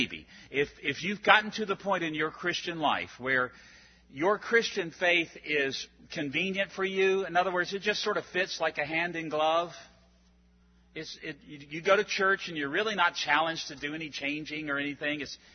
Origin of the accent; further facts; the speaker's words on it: Virginia, United States; I come from Virginia, and the state flag of Virginia, I believe, is the best one in the whole Union.